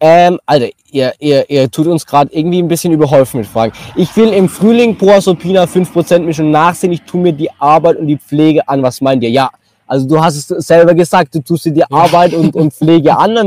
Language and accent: German; Baden-Württemberg, Germany; Cool, wir kommen aus Baden-Württemberg. Ja, das ist ja perfekt. Hört man wahrscheinlich.